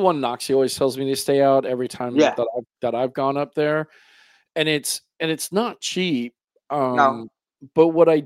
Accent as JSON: {"language": "English", "region": "Florida", "country": "United States", "said": "I mean, I say that cause I'm from Florida where everything's flat. So seeing mountains is kind of cool every night."}